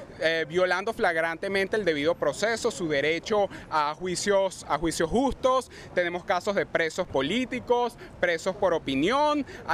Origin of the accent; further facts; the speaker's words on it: Venezuela; Como venezolanos denunciamos la pretensión de Venezuela de ser parte del Consejo de Seguridad de la ONU como miembro no permanente porque no creemos, siendo ciudadanos venezolanos